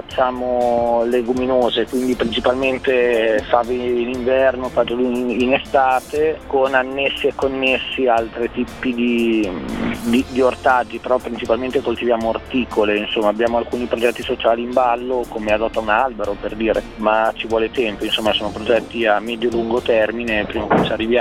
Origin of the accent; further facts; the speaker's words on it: Emilia-Romagna, Italy; io da romagnolo